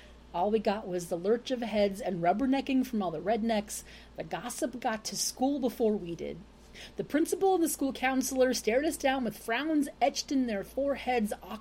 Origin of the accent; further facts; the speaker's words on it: Fremont, Nebraska, United States; now in Lincoln, United States; Yeah, I came from Fremont my first couple of years of high school, and there was like 1,000 kids in my class, just in my class alone, my grade, whatever.